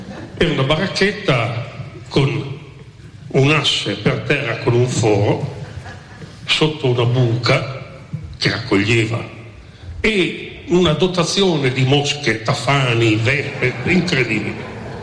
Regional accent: Vignola, Emilia-Romagna, Italy; e sono da Vignola

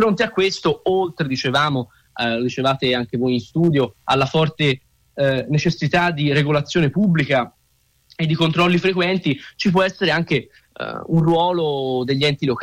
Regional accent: Rignano sull'Arno, Tuscany, Italy; nelle periferie delle città, come Rignano sull'Arno, da dove vengo io

